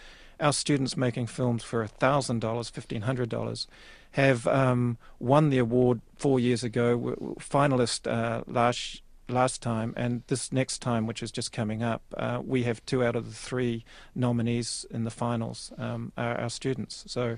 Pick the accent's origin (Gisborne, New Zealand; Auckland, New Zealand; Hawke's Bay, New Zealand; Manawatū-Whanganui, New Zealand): Hawke's Bay, New Zealand; Napier; I was brought up in Napier